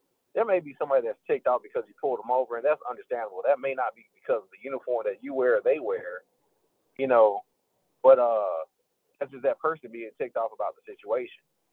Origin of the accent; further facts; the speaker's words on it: Alabama, United States; I'm from Alabama. And being back home, the funny part about it for me is that in Alabama, I've never really been pulled over for anything like that.